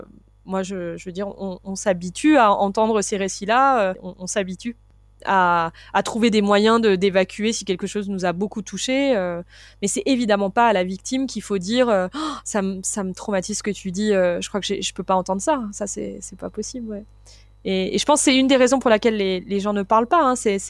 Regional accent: Auvergne-Rhône-Alpes, France; il y a des filles qui collent à côté de chez moi, en Haute-Savoie, dans un tout petit bled, ce qui aurait été inimaginable au moment où moi, j'ai grandi.

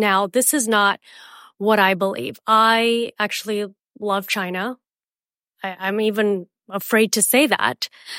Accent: India; And I have worked with my own country, India.

